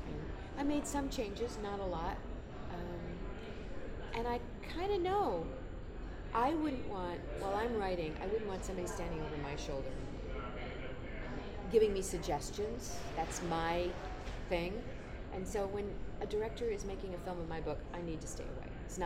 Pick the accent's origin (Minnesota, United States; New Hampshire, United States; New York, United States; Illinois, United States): New Hampshire, United States; I come from New Hampshire. And I have a feeling probably people here feel about Kansas City the way I feel about where I come from. I love my state